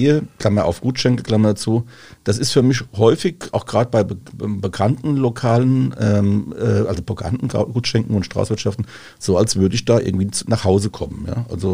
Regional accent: Rhineland-Palatinate, Germany; bei uns in Rheinhessen beispielsweise und auch am Mittelrhein und in der Pfalz, Rheingau und Hessische Bergstraße, sagt man zur Straußwirtschaft Straußwirtschaft, ja, oder kurz Strauße.

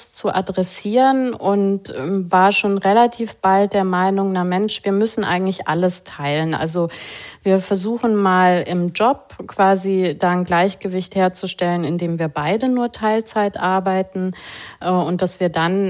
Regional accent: West Germany, Germany; Und wir sind beide in Westdeutschland groß geworden, westdeutsche Sozialisation hat einfach gesagt, so gehört das.

